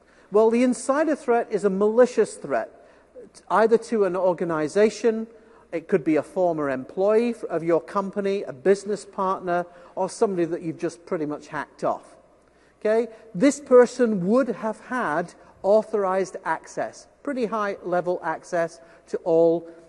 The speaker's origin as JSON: {"language": "English", "region": "Scotland", "country": "United Kingdom", "said": "So I'm from Scotland, so Scotland, you know, there's lots of sheep and whiskey and stuff like that."}